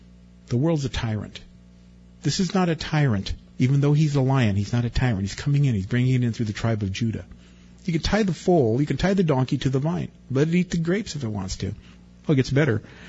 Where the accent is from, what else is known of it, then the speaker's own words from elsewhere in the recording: Wilmington, United States; when I was growing up in Wilmington, Wilmus, grapes were not bought that frequently. They were expensive. We didn't have a lot of money.